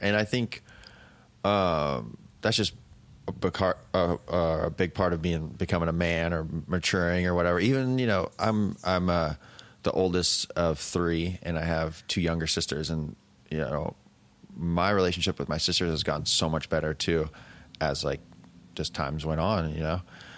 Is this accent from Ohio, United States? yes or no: no; California, United States; But that's just from growing up in California.